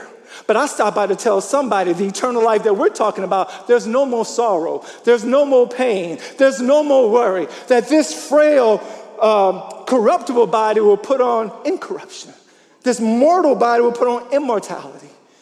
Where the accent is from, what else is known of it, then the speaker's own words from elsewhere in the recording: Louisiana, United States; When I was growing up in Louisiana and, senior in high school